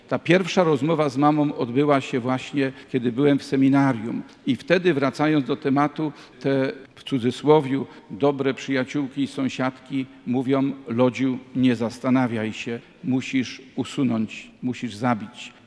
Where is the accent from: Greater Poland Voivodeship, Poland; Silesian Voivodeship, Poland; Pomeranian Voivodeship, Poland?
Greater Poland Voivodeship, Poland; Środa Wielkopolska; Pochodzę z małej miejscowości pod Poznaniem, ze Środy Wielkopolskiej.